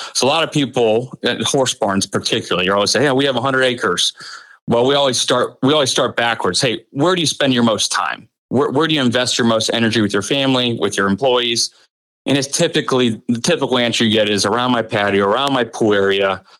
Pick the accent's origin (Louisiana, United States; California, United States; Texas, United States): Texas, United States; Dallas; I'm originally from Dallas, Texas.